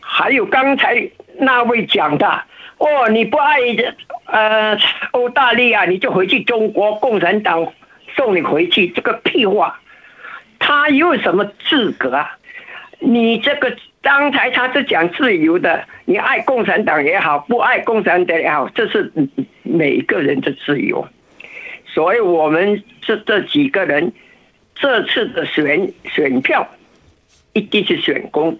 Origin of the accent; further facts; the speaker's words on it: Malaysia; now in Australia; 我是马来西亚的。其实我住在这边还有6个月我就40年了。